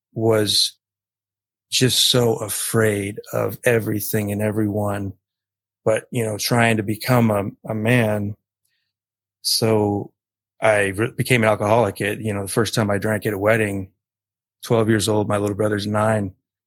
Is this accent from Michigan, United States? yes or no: yes; Detroit, Michigan, United States; So, yeah, I grew up in Detroit, which is just a nasty city. I mean, that's where we were from